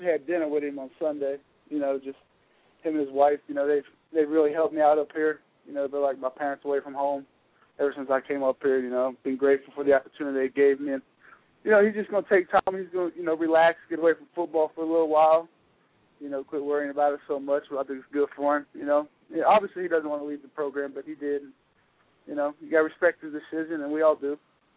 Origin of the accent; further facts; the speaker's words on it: Cincinnati, Ohio, United States; No, I'm from Cincinnati.